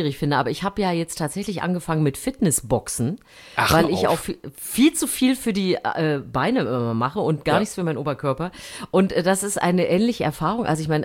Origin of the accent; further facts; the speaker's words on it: East Germany, Germany; ich bin ja im Osten sportlich groß geworden.